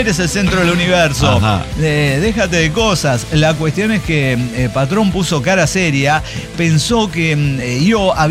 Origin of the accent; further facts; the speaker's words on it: Veracruz, Mexico; born there; Soy zurdo, pero nací en el Puerto Jarocho.